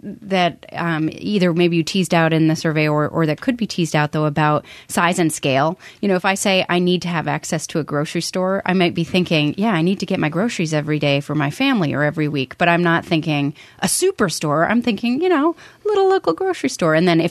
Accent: Middlebury, Vermont, United States; I remember I was a little kid growing up in Middlebury, Vermont in the 80s

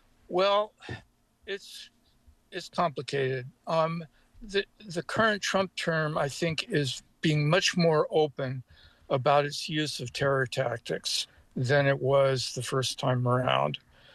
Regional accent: Oakland, California, United States; I grew up in Oakland, so I was pretty ignorant.

